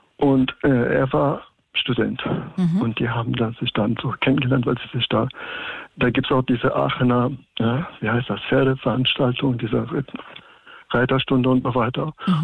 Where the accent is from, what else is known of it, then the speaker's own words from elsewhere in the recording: Tehran, Tehran Province, Iran; Und ich bin aufgewachsen in Teheran, also 10 Jahre lang.